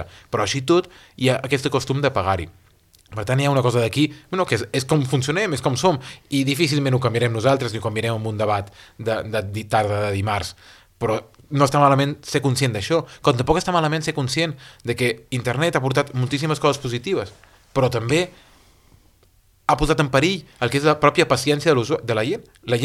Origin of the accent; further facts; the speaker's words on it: Balearic Islands, Spain; perquè jo soc mallorquí, soc català, soc espanyol